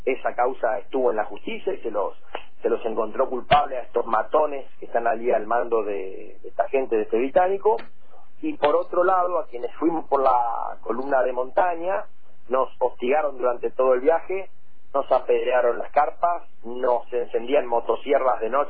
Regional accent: Argentina; a mí me duele como argentino

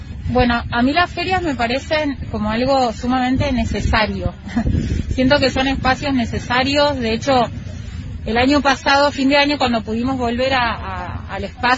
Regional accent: Cutral Có, Neuquén, Argentina; also born or lived in Plaza Huincul; Yo soy de Cutralcó. En realidad creo que soy de Plaza Huíncul. Creo, pero claro, vivimos ahí, es donde la comarca petrolera es muy, las dos ciudades están pegadas, las divide apenas una calle.

